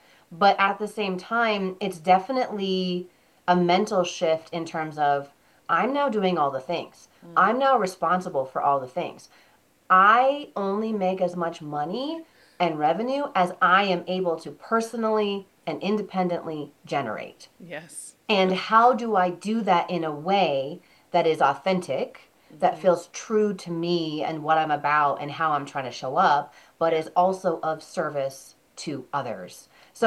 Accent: Vermont, United States; also born or lived in Washington, D.C. / Los Angeles; I am originally from Vermont. I lived in D.C. for about 3 years. I lived in Los Angeles for about 9.

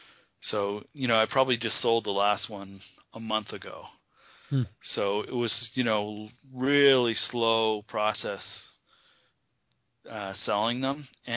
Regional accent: Nova Scotia, Canada; who knows why a person from Nova Scotia, as far away as I am from Tennessee and from that sort of life

